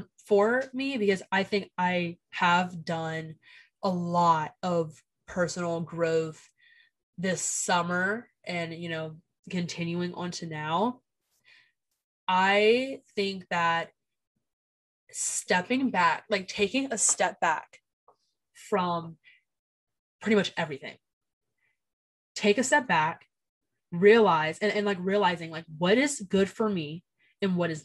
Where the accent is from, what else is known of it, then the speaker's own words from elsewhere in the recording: Georgia, United States; Like, I think like me, for example, I thought that, because I'm from Georgia, I thought that moving across the country and going to school across the country, that I was gonna be a new girl.